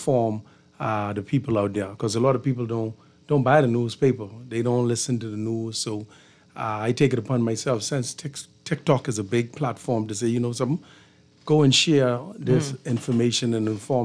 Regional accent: Black Point, Exuma, Bahamas; I'm from Great Guanakee, but we call it Black Point Exuma.

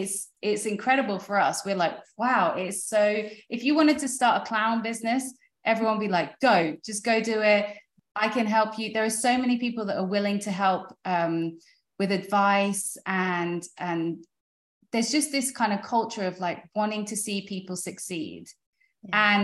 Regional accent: United Kingdom; now in United States; because coming from Europe, like I'm British, my husband's French, starting a business in France is so difficult.

